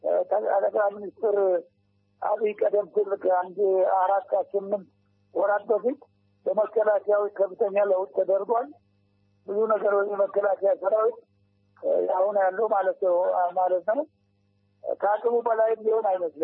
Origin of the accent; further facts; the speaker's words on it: Oromia, Ethiopia; born there; እንደተባለው የተወለድኩት በወለጋ ክፍለ ሀገር በወሮ ጉድሮ አውራጃ በጉድሮ ወረዳ ነው